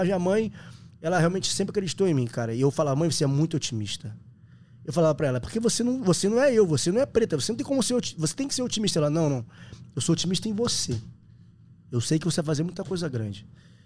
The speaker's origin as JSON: {"language": "Portuguese", "region": "Rio de Janeiro", "country": "Brazil", "tie": "born there", "said": "E eu fui feito na Bahia, nasci no Rio. Eu nasci 31 de dezembro. Minha mãe veio pra cá dia 30 de dezembro, eu nasci aqui no Rio, porque a família tava aqui, enfim."}